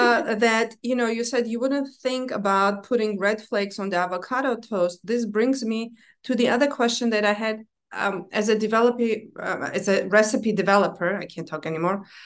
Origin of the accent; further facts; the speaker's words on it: Armenia; now in United States; For me, like growing up in Armenia